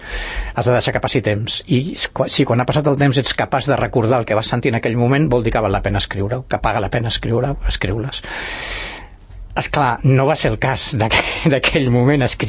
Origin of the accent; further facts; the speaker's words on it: Barcelona, Catalonia, Spain; now in Sant Cugat, Spain; jo sóc barceloní del 58 i Sant Cugatenc del 77, que quan vaig aterrar a Sant Cugat